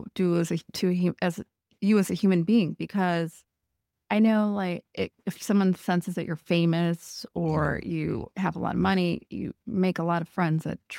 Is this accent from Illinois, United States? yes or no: yes; Illinois, United States; We're both from Illinois, if you haven't noticed.